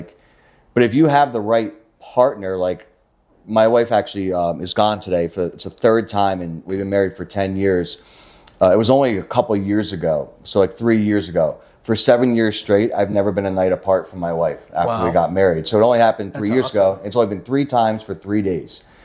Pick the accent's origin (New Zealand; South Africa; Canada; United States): United States; Philadelphia, Pennsylvania; I'm from Philadelphia. So it's like, we are trash. Like everyone from that area is kind of like just white trash, if you will.